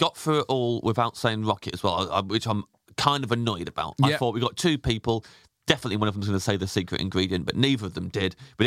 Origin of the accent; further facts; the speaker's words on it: Kettering, East Midlands, United Kingdom; At Paul's Corner Shop, round the corner from where I grew up in Kettering, that would be my go-to.